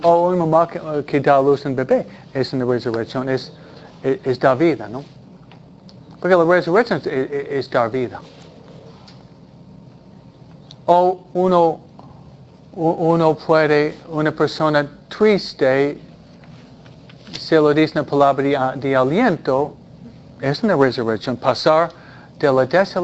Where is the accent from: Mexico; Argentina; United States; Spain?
United States; New England; California no hay estaciones muy marcadas como hay en Nueva Inglaterra, de donde vengo yo, ¿no?